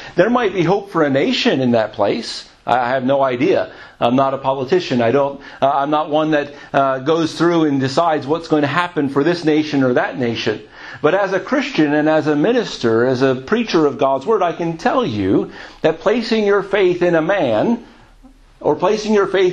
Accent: United States; moved away as an adult; now in United Kingdom; I'm an American. I come from the U.S. I'm also now a British citizen. But you can tell by my voice, right? That's where I grew up. I spent the first 40 years of my life in that country.

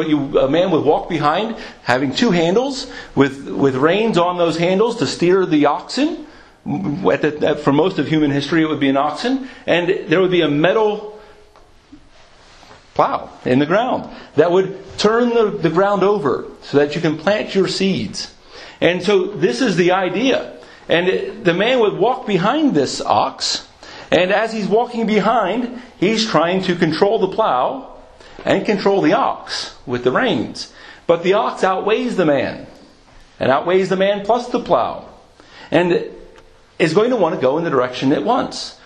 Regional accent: Philadelphia, Pennsylvania, United States; I grew up in a city. I grew up in Philadelphia, and so being a city boy, we didn't really know much about agricultural terms

